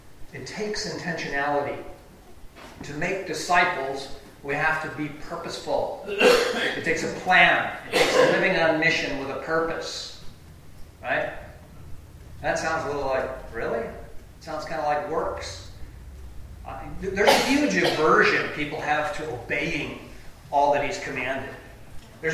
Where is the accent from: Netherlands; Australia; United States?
United States; Chicago, Illinois; Well, I grew up in Chicago.